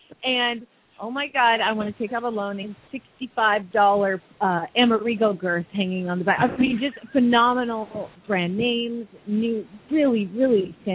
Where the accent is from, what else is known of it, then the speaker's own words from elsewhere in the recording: England, United Kingdom; for me, being an English writer, I wouldn't come in here and be like, there's nothing.